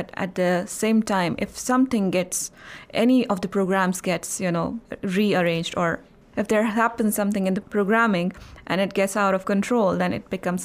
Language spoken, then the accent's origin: English; Jammu and Kashmir, India; I'm from Indian Administrative Kashmir.